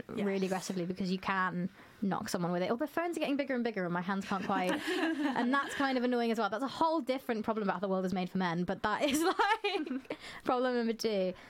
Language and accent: English; East Midlands, United Kingdom; because I grew up, I'm from Lincolnshire, so I'm from the countryside, so it's all quiet, that like dark open spaces